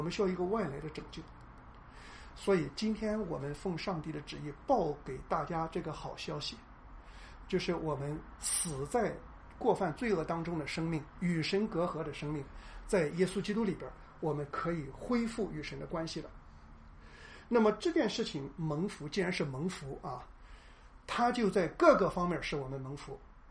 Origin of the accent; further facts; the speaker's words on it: China; 因为我是中国人，所以我讨厌美国，绝对没有这个意思